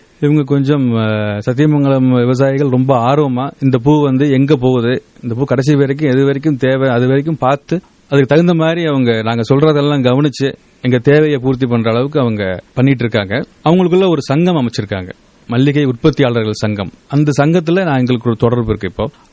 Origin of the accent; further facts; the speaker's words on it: Dindigul, Tamil Nadu, India; now in Coimbatore, India; என்னுடைய சொந்த ஊர் திண்டுக்கல்.